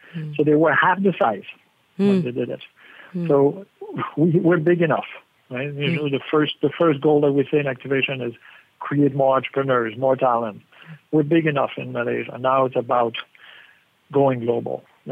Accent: Canada; I'm Canadian

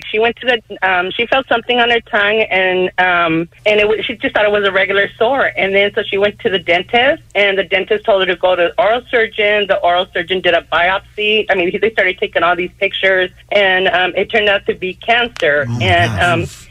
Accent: El Monte, California, United States; I'm from El Monte.

